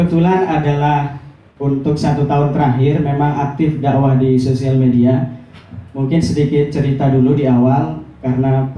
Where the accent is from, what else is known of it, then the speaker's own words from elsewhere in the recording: West Nusa Tenggara, Indonesia; now in Malang, Indonesia; saya asli Lombok. Cuman sejak 7 tahun lalu saya tinggal di Malang, kuliah, dan sekarang kerja di situ.